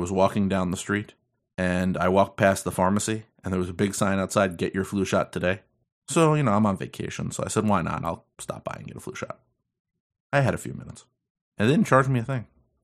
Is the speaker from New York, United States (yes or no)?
yes; New York, United States; So here's another story from my home state of New York.